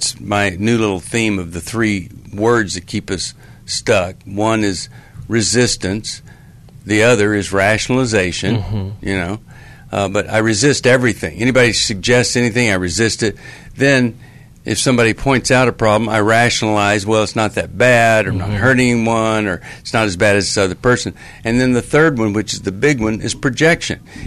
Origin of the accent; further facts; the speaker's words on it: Texas, United States; And I grew up in Texas, and we played football against Killeen